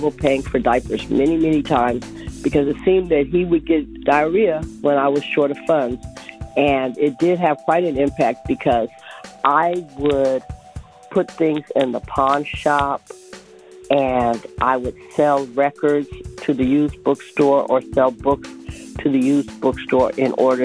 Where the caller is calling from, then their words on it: South San Francisco, California, United States; I'm calling from South San Francisco, California.